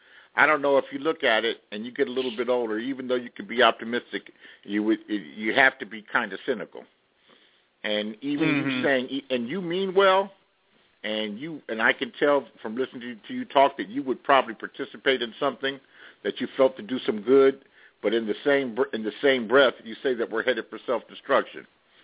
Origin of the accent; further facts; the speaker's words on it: Los Angeles, California, United States; I'm from Los Angeles. I'm from the home of the gangbang, you know? The literal home from the gangbang. I remember being in elementary school and watching it go down.